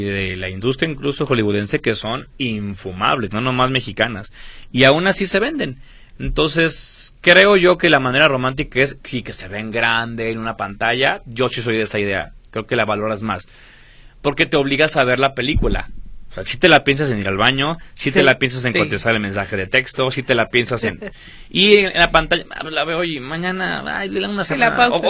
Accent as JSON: {"language": "Spanish", "country": "Argentina", "said": "Yo creo que soy tan argentino, como digo por ahí, que soy tan tanguero, que me encanta el sufrimiento."}